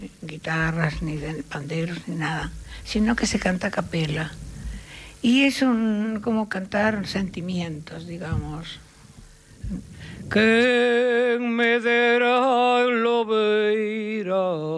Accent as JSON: {"language": "Spanish", "region": "Galicia", "country": "Spain", "said": "No, yo soy gallega, pero también soy un poquito argentina."}